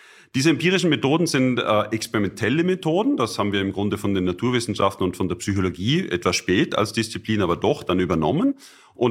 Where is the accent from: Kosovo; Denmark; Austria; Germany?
Austria; Hier würde ich als Österreicher sagen, sowohl als auch.